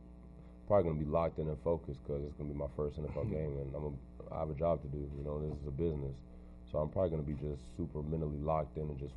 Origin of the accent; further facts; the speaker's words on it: Anniston, Alabama, United States; born there; Well, I was born in Anniston, Alabama, so I've always grew up an Alabama fan.